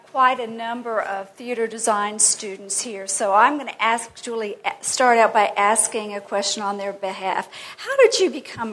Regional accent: Tennessee, United States; Did you come by it naturally, as we said in Tennessee, where I grew up?

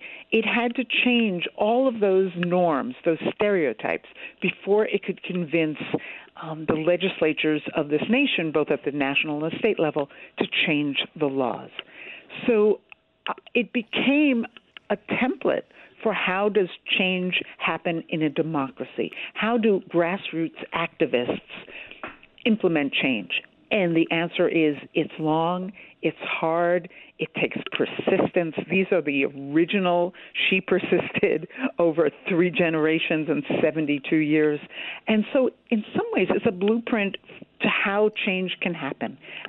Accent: United States; Well, I realized as an American woman that I didn't know how women had won the vote.

